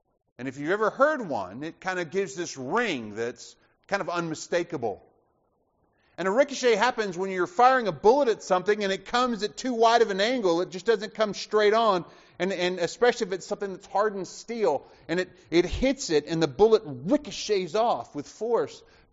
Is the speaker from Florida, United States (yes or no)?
no; Alabama, United States; I've shared with some of you before about my time growing up in Alabama.